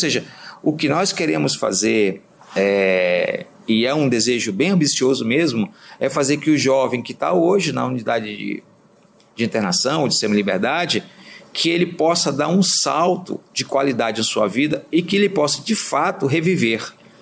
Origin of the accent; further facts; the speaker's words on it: Rio de Janeiro, Brazil; moved away; carioca, né, já que cheguei aqui há 22 anos, vindo do Rio de Janeiro.